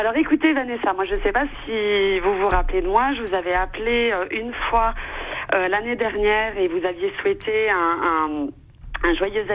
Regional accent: Hadjout, Tipaza Province, Algeria; Et moi, je suis de Marengo.

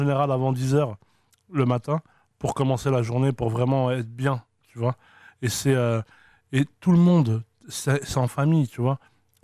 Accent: Tolga, Biskra Province, Algeria; ça reste et ça restera jamais Tolga. Ma ville natale avec mes parents.

